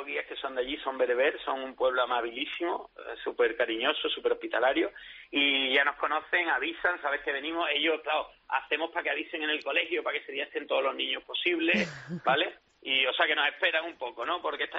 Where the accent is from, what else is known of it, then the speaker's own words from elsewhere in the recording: Seville, Andalusia, Spain; nosotros somos andaluces, los organizadores de Sevilla